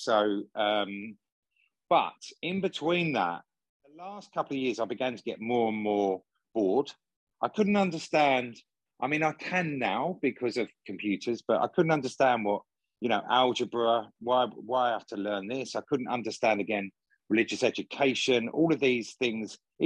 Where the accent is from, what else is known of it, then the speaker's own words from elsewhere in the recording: East End, London, United Kingdom; I grew up in the East End of London. We were in a sort of like council estate. And then we moved to Hornchurch and... in Essex